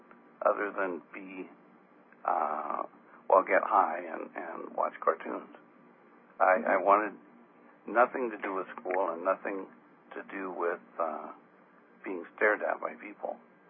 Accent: Whittier, California, United States; I grew up not too far from Hollywood in Whittier, California.

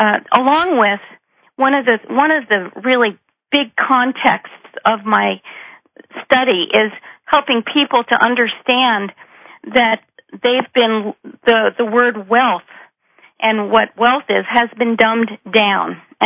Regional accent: New Jersey, United States; I grew up in New Jersey in the 50s.

